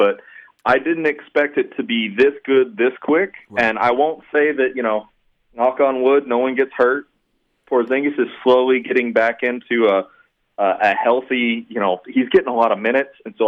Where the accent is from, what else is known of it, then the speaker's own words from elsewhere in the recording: Texas, United States; also born or lived in New York City; Absolutely.